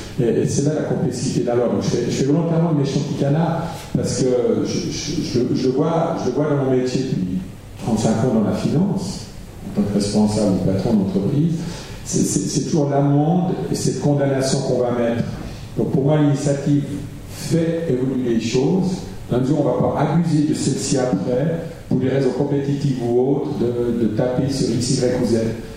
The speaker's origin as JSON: {"language": "French", "country": "Italy", "said": "je suis italien, je me permets de dire"}